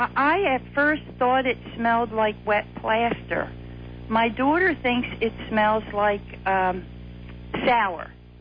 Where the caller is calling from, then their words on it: Hamilton Square, New Jersey, United States; from Hamilton Square, New Jersey.